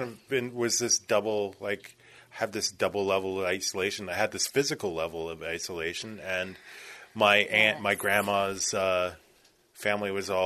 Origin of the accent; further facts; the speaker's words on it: Haines, Alaska, United States; And all my life, growing up in Haines, I was everybody thinks I'm Clinkan.